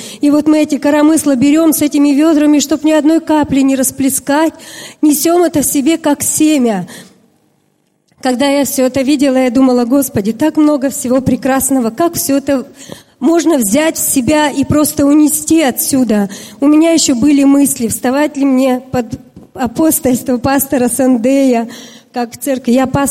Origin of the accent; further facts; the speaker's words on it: Russia; я из России, пастор.